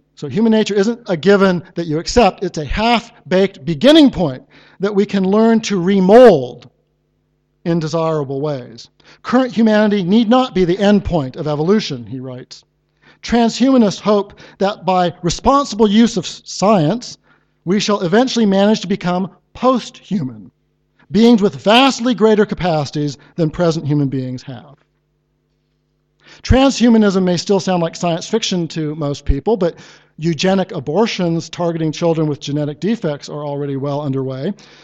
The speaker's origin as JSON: {"language": "English", "country": "United States", "said": "we have in my home country evolutionary zoologists like Eric Pianka at one of our nation's premier research institutions, the University of Texas"}